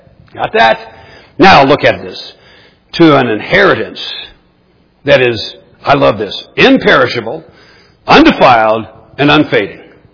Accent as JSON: {"language": "English", "town": "Cleveland", "region": "Ohio", "country": "United States", "tie": "born or raised there", "said": "Now, I grew up in around Cleveland, Ohio, and you know the Indians stink."}